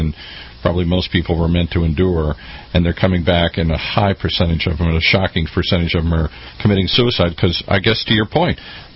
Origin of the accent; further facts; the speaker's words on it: Midwest, United States; And I grew up in the Midwest